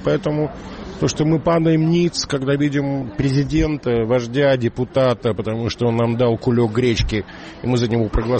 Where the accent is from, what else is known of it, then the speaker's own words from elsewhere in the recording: Bashkortostan, Russia; born there; Я этнически русский, мама русская, я родился в Башкирии, и я человек, который воспитывался на русской культуре.